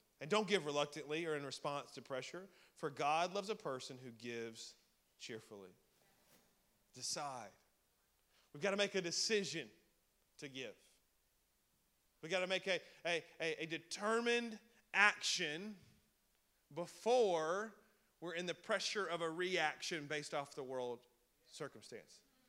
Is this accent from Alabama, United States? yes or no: yes; Alabama, United States; I'm from Alabama. We're about the last on every education list, so I'm not brilliant.